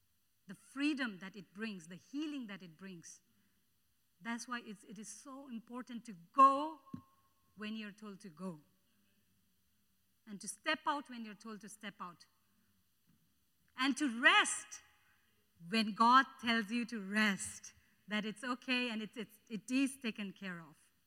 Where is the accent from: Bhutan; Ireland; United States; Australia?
Bhutan; even though I'm from Bhutan, I think we are kind of in the same situation.